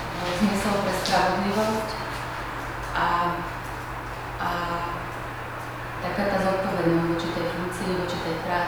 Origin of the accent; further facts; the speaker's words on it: Omšenie, Trenčín Region, Slovakia; pochádzam z Omšenia. Strednú školu som navštevovala v Trenčine.